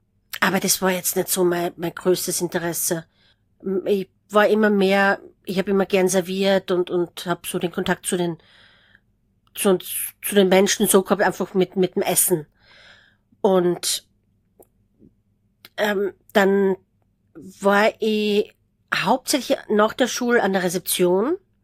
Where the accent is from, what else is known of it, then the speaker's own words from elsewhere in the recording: Styria, Austria; ich komme aus der Südsteiermark, da fährt man am Wochenende auf den Buschenschank und dann trinkt man Kläfner und dann fährt man wieder heim.